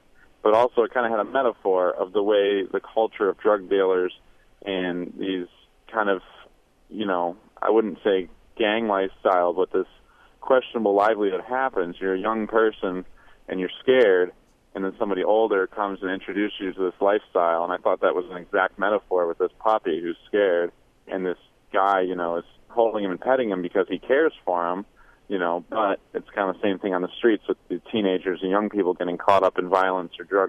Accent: New York, United States; But I don't think because I'm from New York, I'm a more important person.

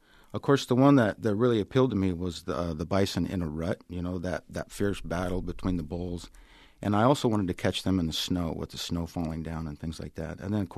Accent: Iowa, United States; well, you know, I'm from Iowa, and I kind of like Midwest things. I'm very plains-oriented

